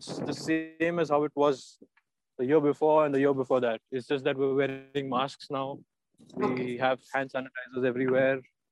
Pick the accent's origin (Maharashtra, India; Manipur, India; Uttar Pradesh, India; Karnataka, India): Maharashtra, India; Pune; I'm from Pune. I'm what, 28, and I am a director of a manufacturing company in Pune.